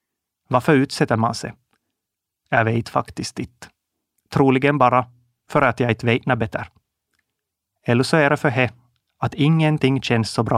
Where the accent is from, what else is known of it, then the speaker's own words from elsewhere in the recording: Komosan, Ostrobothnia, Finland; Jag är född och uppvuxen i Komosan, en liten by som ligger i Österbotten, ungefär mitt i mellan Jakobstad och Vasa. Jag är 27 år gammal